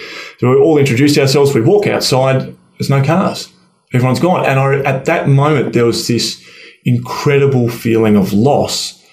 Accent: Flinders Island, Tasmania, Australia; I grew up on Flinders Island out in Bass Strait. We had a very small Catholic church, St. Paul's.

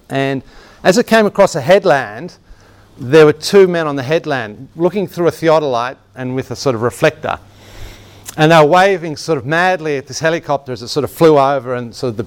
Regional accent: Canberra, Australian Capital Territory, Australia; I grew up in Canberra

